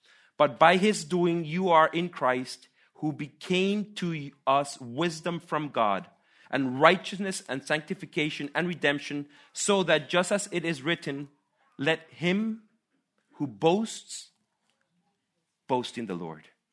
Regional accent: Costa Rica; So all my kids and wife have the Swiss passport. Not myself. I come from the Swiss of Central America. That's how they call Costa Rica.

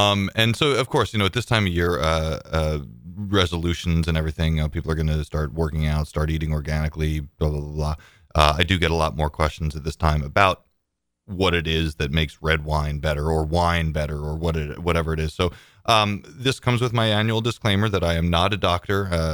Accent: New Jersey, United States; And so I went to boarding school in Connecticut. And I'm originally from New Jersey.

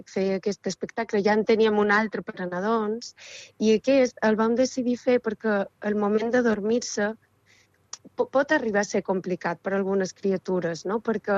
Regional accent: Valladolid, Castile and León, Spain; Catalan is a second language; now in Mallorca, Spain; Vaig arribar, jo som de Valladolid, i vaig arribar aquí fa ja un parell d'anys, totalment per casualitat.

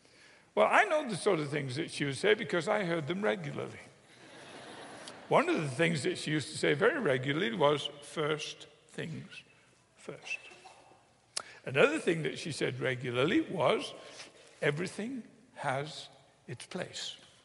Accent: England, United Kingdom; Going back to when I was a child, growing up in England

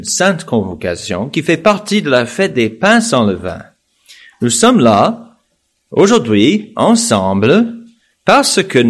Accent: United States; Alors moi, en tant qu'Américain, je ne connaissais pas l'expression « je me souviens ».

